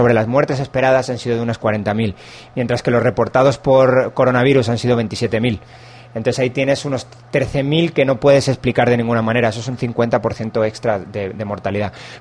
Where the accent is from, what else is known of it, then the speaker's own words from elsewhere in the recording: Spain; O sea, para mí es una, como español, evidentemente, siento hasta vergüenza de esto.